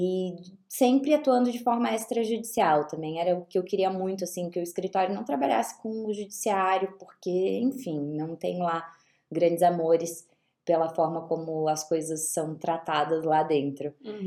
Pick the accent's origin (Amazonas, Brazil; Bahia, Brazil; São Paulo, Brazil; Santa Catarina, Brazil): Santa Catarina, Brazil; Itajaí; moved away as an adult; now in Minas Gerais, Brazil; Então, eu sou de Itajaí, Santa Catarina. Fiz o curso de direito lá na minha cidade.